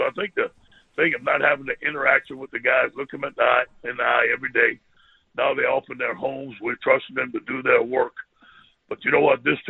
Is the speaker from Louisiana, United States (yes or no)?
yes; Louisiana, United States; maybe the way I talk, my accent. I'm proud of being a Cajun.